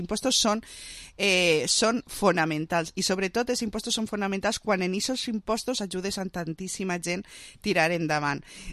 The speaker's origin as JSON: {"language": "Catalan", "town": "Vila-real", "region": "Valencian Community", "country": "Spain", "said": "representar a la meva província i sobretot al meu poble, que tu ja saps que jo soc molt envaixadora de Vila-real allà on vaig."}